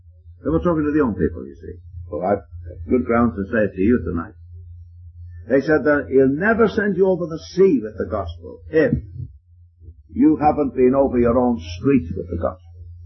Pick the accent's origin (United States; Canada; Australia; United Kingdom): United Kingdom; Liverpool, North West England; now in Scotland; I came from the city of Liverpool, down in England originally. I lived in Scotland now for 31 years, but that's where I came from originally. I'm an Englishman, not a Scotsman at all.